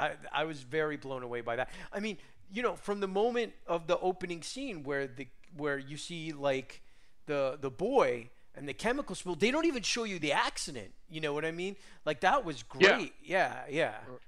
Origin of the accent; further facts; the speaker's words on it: New York City, New York, United States; Yeah, it's not the Hell's Kitchen that it was like when I grew up like around New York.